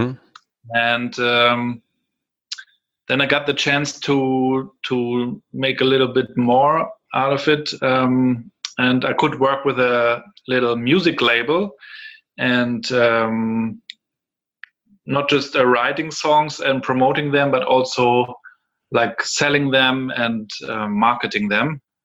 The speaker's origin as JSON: {"language": "English", "town": "Rostock", "region": "Mecklenburg-Vorpommern", "country": "Germany", "tie": "born or raised there", "second_language": "English", "said": "Yes, I'm 38 years old. I'm from Rostock here. Was raised here at the Baltic Sea."}